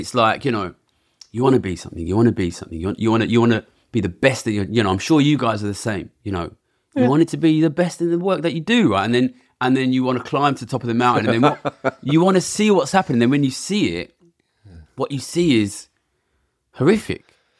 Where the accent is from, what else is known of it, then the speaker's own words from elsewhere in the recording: London, United Kingdom; I come from London.